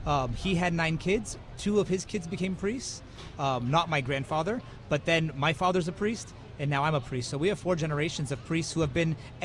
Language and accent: English; California, United States; I am from California.